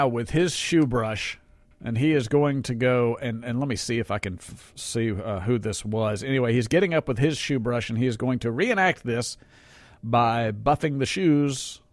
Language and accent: English; Jackson, Mississippi, United States; also born or lived in New York; I grew up in Jackson, Mississippi, born in New York, but I've been down here most of my life. I went through public schools, three of them.